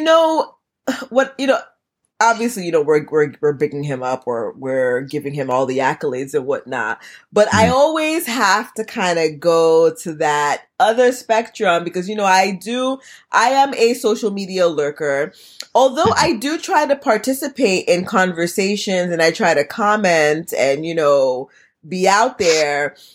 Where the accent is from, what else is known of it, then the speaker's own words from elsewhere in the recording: Haiti; I'm Haitian. So I grew up in Haitian churches.